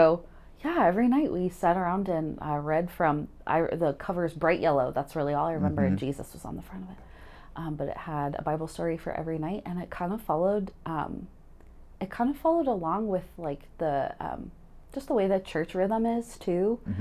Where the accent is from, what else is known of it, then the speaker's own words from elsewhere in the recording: Des Moines, Iowa, United States; And I'm from Iowa. I'm from the Des Moines area.